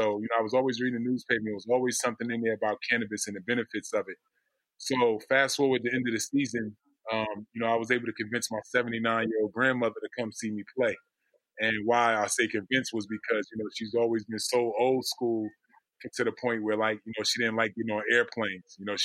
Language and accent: English; Orange, New Jersey, United States; growing up in Orange, New Jersey, you know, I grew up in the 80s during the war on drugs.